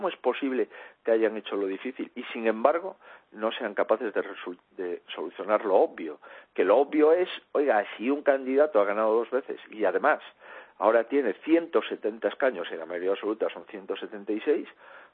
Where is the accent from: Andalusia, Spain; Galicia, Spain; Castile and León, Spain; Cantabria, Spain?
Galicia, Spain